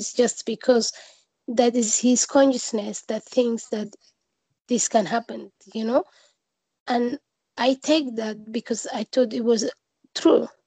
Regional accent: Mogadishu, Banaadir, Somalia; So, for example, when we were a little girl and we were in Somalia growing up in Mogadishu

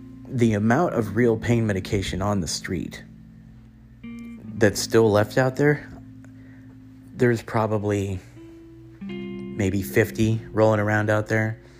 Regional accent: Ventura County, California, United States; It's hitting my hometown of Ventura County.

